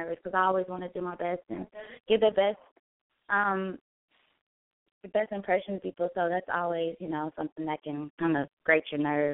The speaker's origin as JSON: {"language": "English", "town": "Kansas City", "region": "Kansas", "country": "United States", "said": "I'm from Kansas City, 913 to be exact."}